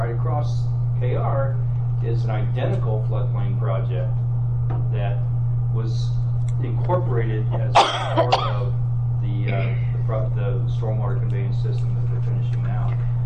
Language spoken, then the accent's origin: English; Racine, Wisconsin, United States; I'm from Racine and have been in public service in one fashion or another all of my adult life, actually.